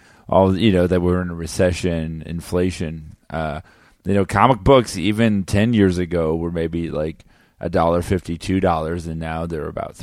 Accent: Florida, United States; I'm from Florida, and in Florida, I had a huge action figure collection

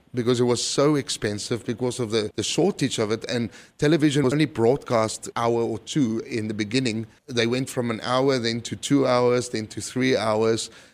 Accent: South Africa; now in Arizona, United States; Growing up in South Africa, you know, animals are very, very close to my heart.

